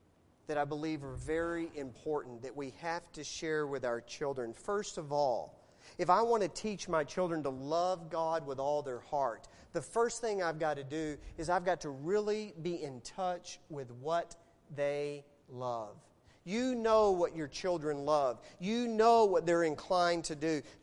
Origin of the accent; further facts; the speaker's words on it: Texas, United States; I grew up in West Texas. I'm a Cowboy fan.